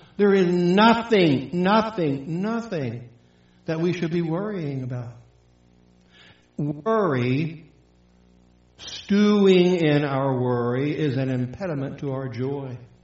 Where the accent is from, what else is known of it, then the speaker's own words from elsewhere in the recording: Philadelphia, Pennsylvania, United States; moved away; I mean, I'm from Philadelphia. You know, lights, right?